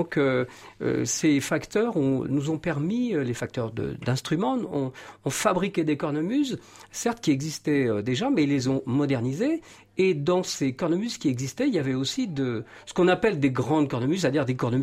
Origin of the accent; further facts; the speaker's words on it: Brittany, France; comme je suis breton